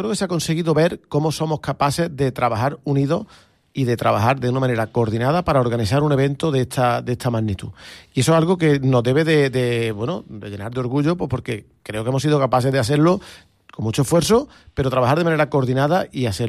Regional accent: Lucena, Andalusia, Spain; los que somos de Lucena creo que me vais a entender rápidamente, que los lucentinos somos muy particulares con nuestra Semana Santa.

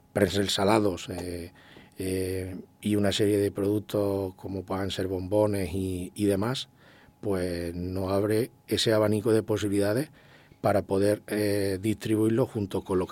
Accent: Estepa, Andalusia, Spain; yo como siempre con mucho cariño a mi tierra, a Estepa

